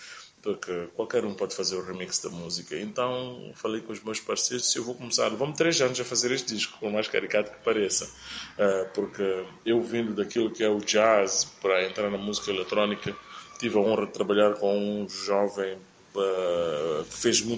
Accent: Mozambique; como moçambicano, ou melhor, como africano

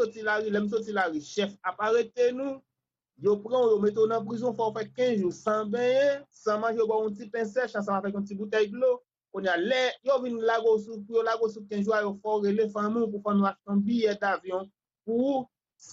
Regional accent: Istanbul, Turkey; French is a second language; now in France; Bon, moi, je viens de Turquie, Istanbul là

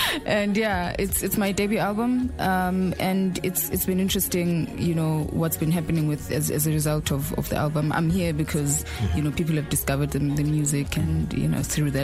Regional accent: Mpumalanga, South Africa; I come from South Africa, on the north of South Africa in Mpumalanga. I grew up in the church

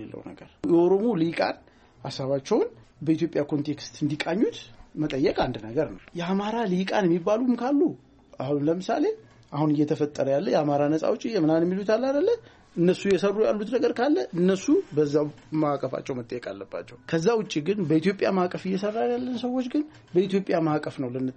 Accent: Oromia, Ethiopia; እኔ ኦሮሞ ነኝ ለምሳሌ፣ ግን የኦሮሞ ሰርተፊኬት እነሱ ጋር ሄጄ መውሰድ ያለብኝ እስኪመስለኝ ድረስ

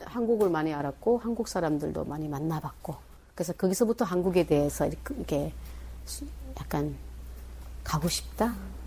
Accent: North Korea; 저희가 북한에서 왔습니다라고 했더니

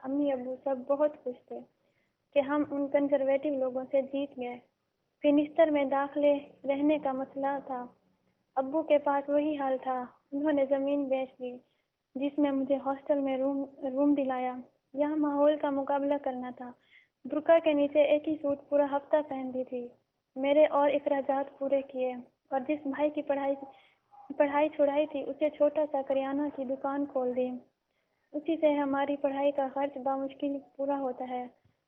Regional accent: Punjab, Pakistan; اور میرا تعلق جنوبی پنجاب سے ہے. میں جنوبی پنجاب کی ایسی فیملی سے ہوں جہاں لڑکیوں کو تعلیم سے بہت دور رکھا جاتا ہے.

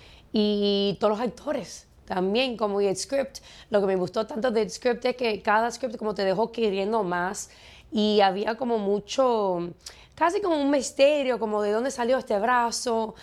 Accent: Miami, Florida, United States; Yo nací en Miami, sí. Yo nací en Miami, mis padres son cubanos, yo soy primera generación aquí.

